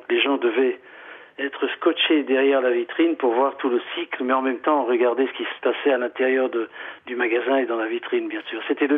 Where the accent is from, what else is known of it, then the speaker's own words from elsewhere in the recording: Monopoli, Apulia, Italy; born there; je suis né dans une ville qui s'appelle Monopoly, je suis italien, qui est une ville qui se situe dans le sud de l'Italie, qui s'appelle Monopoly … une ville d'à peu près 60 à 65 000 habitants.